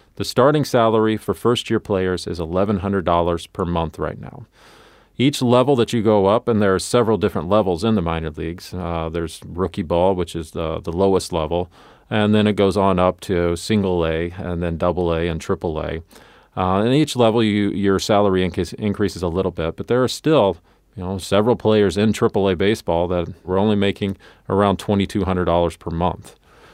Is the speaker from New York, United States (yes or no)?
no; Missouri, United States; I grew up in Southeast Missouri.